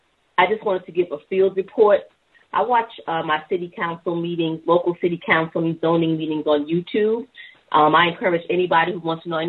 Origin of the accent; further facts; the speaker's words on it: New York, United States; now in South Carolina, United States; I'm from New York, and I've been in South Carolina for about 5 years.